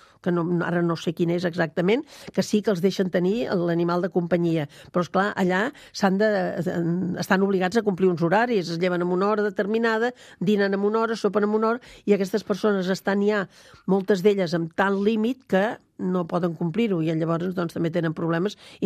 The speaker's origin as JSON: {"language": "Catalan", "town": "Barcelona", "region": "Catalonia", "country": "Spain", "said": "Sí, sí, sóc de Barcelona."}